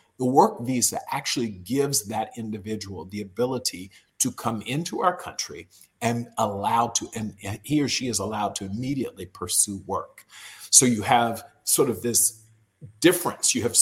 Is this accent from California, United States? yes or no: no; Florida, United States; I grew up in South Florida. I went to school in Miami at the University of Miami.